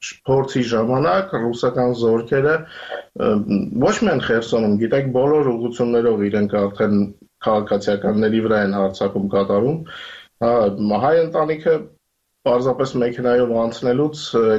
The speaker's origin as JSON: {"language": "Armenian", "country": "Ukraine", "said": "մենք Ուկրաինայից ենք, ազատ մարդկանց երկրից։"}